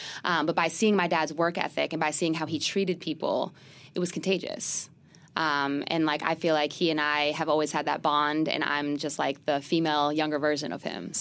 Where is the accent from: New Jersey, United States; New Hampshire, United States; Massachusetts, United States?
Massachusetts, United States; Boston; And, you know, I'm from Boston.